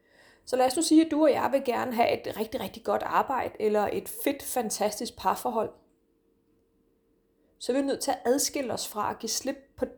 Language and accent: Danish; Region of Southern Denmark, Denmark; Jeg har også boet i Odense. Jeg er jo altså fynbo.